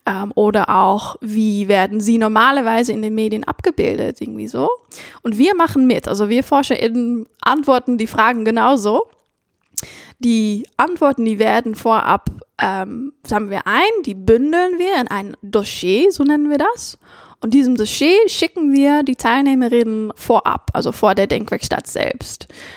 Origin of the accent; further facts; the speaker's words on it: Netherlands; Und ich natürlich spezifisch noch als Niederländerin